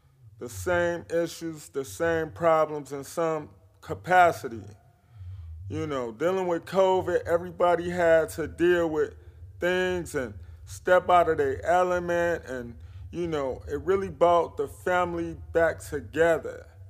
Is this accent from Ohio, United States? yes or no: no; Chicago, Illinois, United States; I'm from Chicago, and we looking real good right now on the music tip.